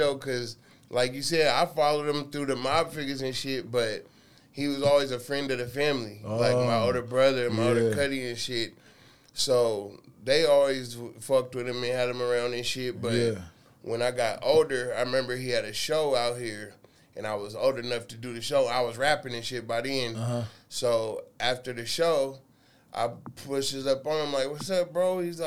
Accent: Seattle, Washington, United States; Shit, I'm from Seattle. Came up in the South End, but I've been around the whole city.

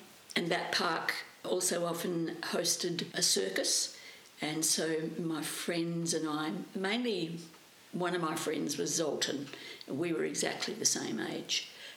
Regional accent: Rivervale, Western Australia, Australia; also born or lived in Subiaco; And in my very early years, I'm not quite sure exactly where we lived. I know that we moved, we had a house built in Rivervale

